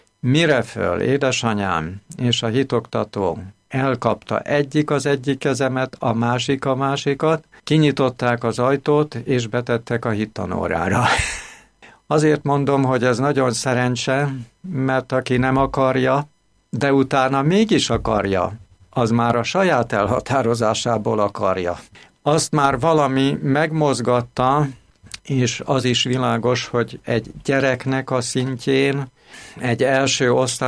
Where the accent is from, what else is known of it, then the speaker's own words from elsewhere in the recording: Budapest, Hungary; Budapest, mert budapesti származású vagyok.